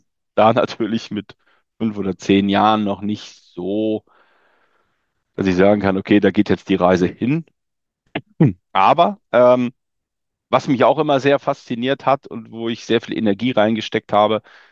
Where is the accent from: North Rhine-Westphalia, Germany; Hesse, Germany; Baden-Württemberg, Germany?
North Rhine-Westphalia, Germany; Meinerzhagen; in meiner Heimatstadt Meinerzhagen im Sauerland